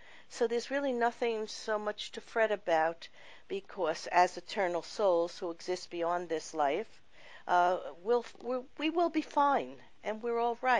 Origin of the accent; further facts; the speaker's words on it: New York, United States; I grew up in New York in a family that had no real understanding of any of this